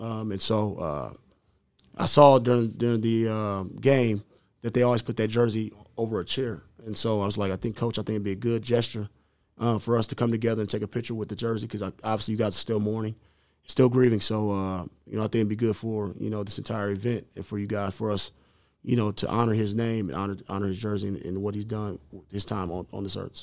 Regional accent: Illinois, United States; I mean, I'm from Illinois, so I'm still learning my Indiana history.

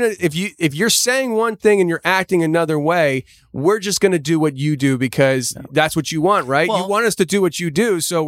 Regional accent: United States; I'm like, I'm American.

